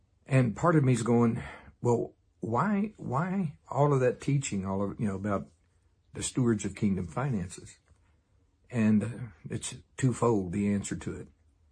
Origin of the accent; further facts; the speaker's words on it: Shawnee, Oklahoma, United States; Of course, remember I grew up around Shawnee, Oklahoma. Many of my uncles and aunts and family are, both sides, Seminole also.